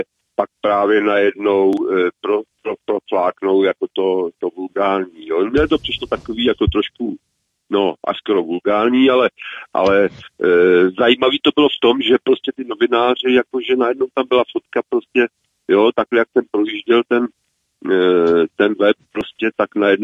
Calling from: Vysočina Region, Czechia; z Vysočiny 60, jo. A jsem v důchodu teda, jo?

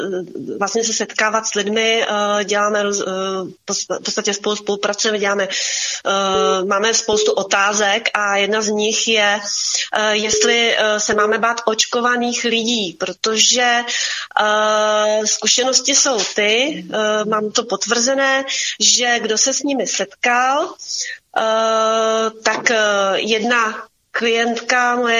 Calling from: Beroun, Central Bohemian Region, Czechia; jsem od Berouna

